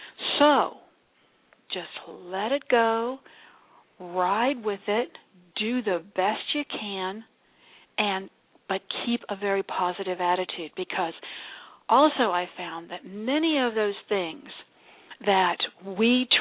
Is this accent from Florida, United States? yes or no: yes; Miami, Florida, United States; She's going, oh, my gosh, you know, we're from Miami.